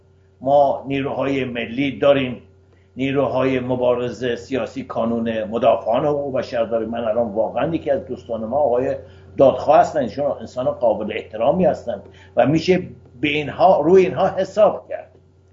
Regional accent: Iran; من به عنوان یک ایرانی

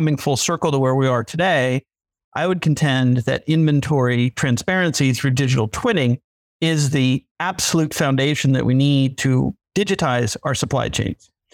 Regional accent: Minneapolis, Minnesota, United States; Coming in from Minneapolis, which is also my hometown.

